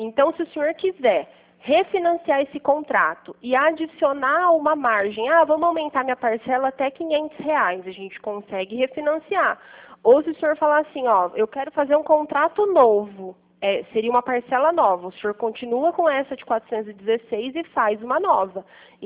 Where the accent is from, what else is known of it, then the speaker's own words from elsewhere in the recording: Pirassununga, São Paulo, Brazil; Eu sou aqui de Pirassununga, interior de São Paulo, perto de Ribeirão Preto, Campinas.